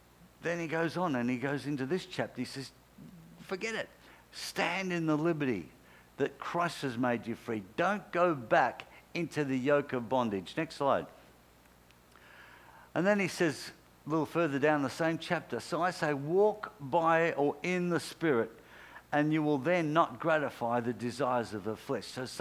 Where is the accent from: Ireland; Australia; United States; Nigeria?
Australia; That gives us the capacity as Australian citizens to live freely under the Bill of Rights